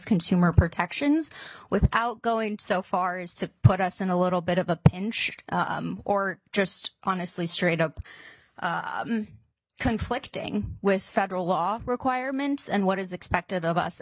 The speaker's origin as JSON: {"language": "English", "region": "Iowa", "country": "United States", "said": "I know, for example, in Iowa, because I'm from Iowa, we do, and we operate there"}